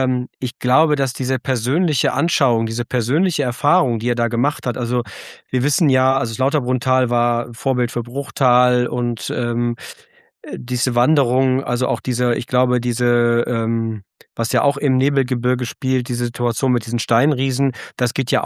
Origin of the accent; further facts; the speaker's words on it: United Kingdom; German is a second language; Als Brite kann ich das auch gut nachvollziehen.